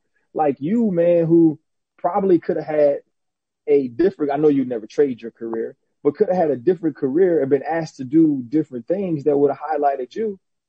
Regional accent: New Orleans, Louisiana, United States; You know, I'm from New Orleans. We don't say really know. We say I didn't know Troy.

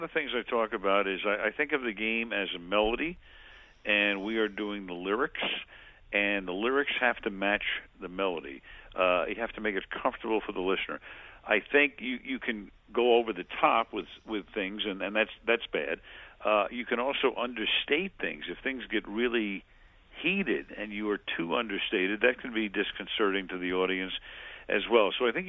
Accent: Brooklyn, New York, United States; I grew up in Flatbush on Ocean Avenue between Albemarle and Beverly. The train station would be the Church Avenue station.

